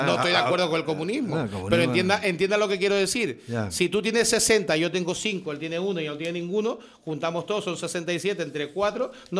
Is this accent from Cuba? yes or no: no; Canary Islands, Spain; Yo soy nacionalista porque entiendo que Canarias tiene que tener un trato diferenciado. Pero también soy español, soy europeo, de la misma forma.